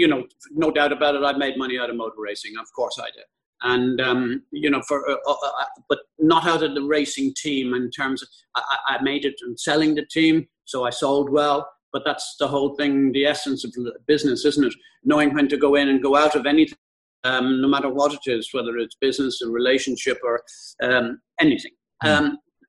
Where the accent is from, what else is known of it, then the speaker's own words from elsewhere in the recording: Dublin, Leinster, Ireland; I was growing up in Dublin.